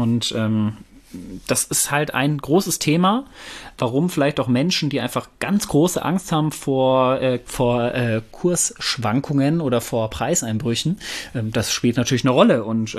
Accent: North Rhine-Westphalia, Germany; Ich komme ja ursprünglich aus dem Pott

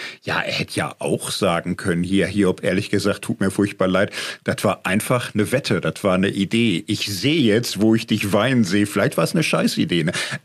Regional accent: Germany; als Deutsche haben wir leider ein bisschen viel Expertise dabei.

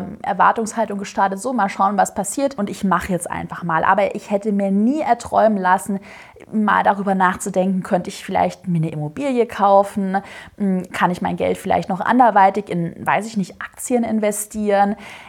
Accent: Swabia, Germany; Ich sag mal ganz ehrlich, ich bin Schwabe, ich bin sparsam und ich bin immer auf Sicherheit bedacht.

